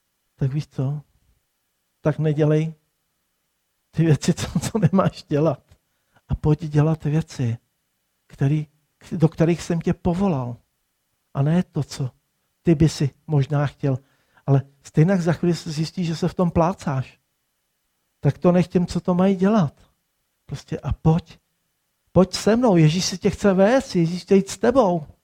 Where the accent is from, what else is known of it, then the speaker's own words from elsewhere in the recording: Prachatice, South Bohemian Region, Czechia; Víte, já jsem rodem Prachatičák, jo, to je, Prachatice jako jsou takový na prvním místě a pak jsem Jihočech a pak jsem Celočech